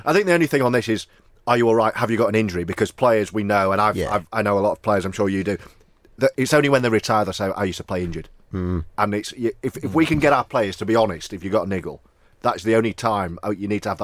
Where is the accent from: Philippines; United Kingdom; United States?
United Kingdom; Leeds, Yorkshire and the Humber; I'm from Leeds.